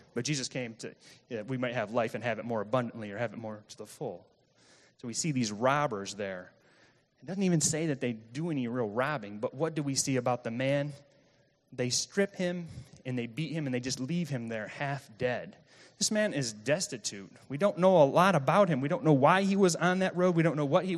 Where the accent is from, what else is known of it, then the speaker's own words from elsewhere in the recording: Flint, Michigan, United States; now in Kalamazoo, United States; Like, I grew up near Flint, Michigan.